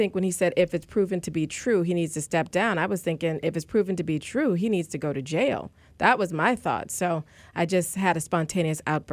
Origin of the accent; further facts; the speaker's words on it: Southern US, United States; And because I'm a Southerner and we always like to celebrate and party